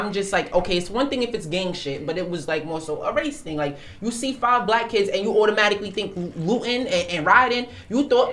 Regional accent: Flatbush, New York, United States; now in Brownsville, United States; I live in Brownsville now and I'm from Flatbush.

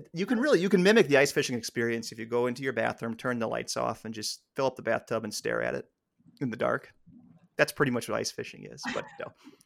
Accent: Illinois, United States; My wife's from Wisconsin. My kids love it here. I've really learned to love it here. I'm from Illinois originally, Josie. Keep that in mind.

